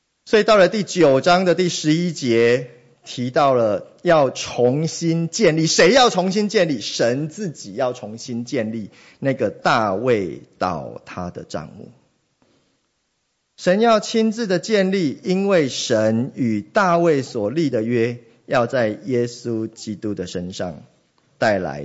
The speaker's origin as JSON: {"language": "Chinese", "country": "Taiwan", "accent": "Taiwanese", "said": "各位你知道台湾人讲话跟某一些地区的人讲话其实不太一样的，我们恩恩不分，对不对？"}